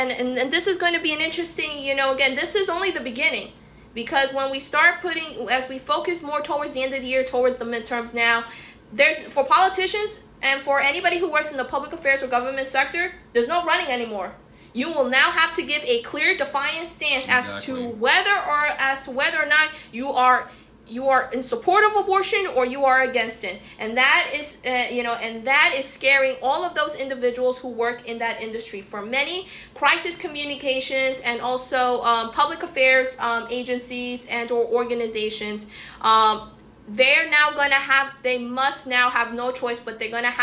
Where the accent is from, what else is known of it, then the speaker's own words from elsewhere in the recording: United States; But as an American, you know, living in this country, I'm angry.